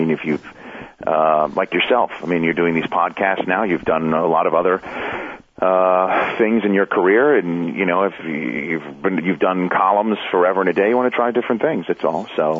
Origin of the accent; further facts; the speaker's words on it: New York, United States; I mean, you know, I'm a New Yorker, so, I mean, to me, that's the guy.